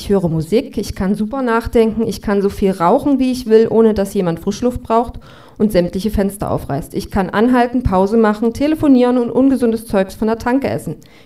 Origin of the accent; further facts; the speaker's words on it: Baden-Württemberg, Germany; findet man da, wo ich herkomme. Die Schwaben haben Günther Oettinger erfunden, die S-Klasse und die Kehrwoche.